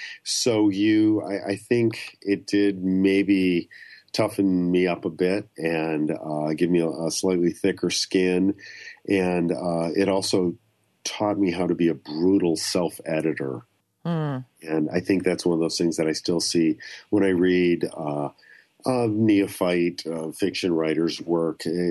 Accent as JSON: {"language": "English", "town": "Detroit", "region": "Michigan", "country": "United States", "said": "I'm from the Detroit area, and the idea of writing about the people I know here and the life I've had here"}